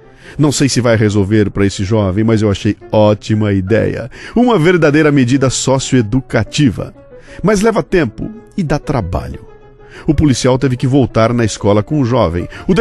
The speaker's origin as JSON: {"language": "Portuguese", "town": "Bauru", "region": "São Paulo", "country": "Brazil", "tie": "born or raised there", "said": "Bauru, minha terra natal."}